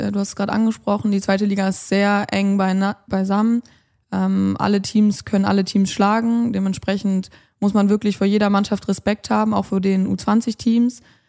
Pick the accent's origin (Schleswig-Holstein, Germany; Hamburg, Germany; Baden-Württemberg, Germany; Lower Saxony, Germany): Hamburg, Germany; gerade auch in meiner Heimatstadt Hamburg